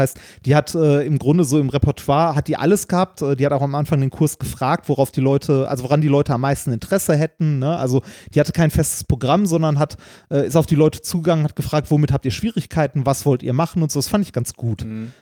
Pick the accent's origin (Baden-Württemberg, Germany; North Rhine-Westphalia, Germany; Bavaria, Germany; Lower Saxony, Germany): North Rhine-Westphalia, Germany; ich komme aus dem Ruhrgebiet, ich mache keine Ausspracheübungen. Ich habe das akzeptiert, dass es halt scheiße klingt.